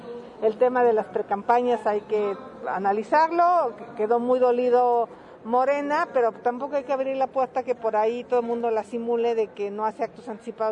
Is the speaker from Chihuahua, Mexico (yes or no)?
no; Tepatepec, Hidalgo, Mexico; Herrera es mi paisano de Actopan, yo soy de Tepatepec